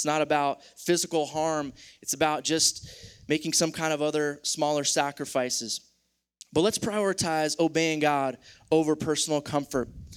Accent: Florida, United States; I'm from Florida. I didn't have an ice scraper.

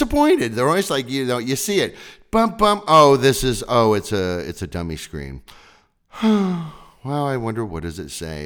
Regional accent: California, United States; growing up in California at least, where wildfires were a big problem, even back then

